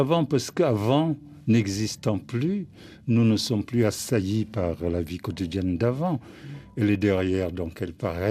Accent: Dakar, Senegal; J'habitais dans un quartier, mais très africain, c'est-à-dire avec des petites maisons.

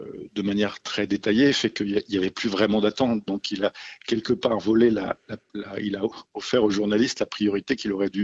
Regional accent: France

